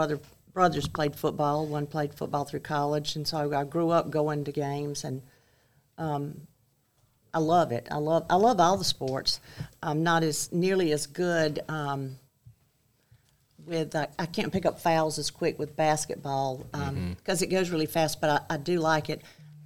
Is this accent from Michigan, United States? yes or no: no; Hartsville, South Carolina, United States; Hartsville, South Carolina. Okay. I was raised Cross Creek.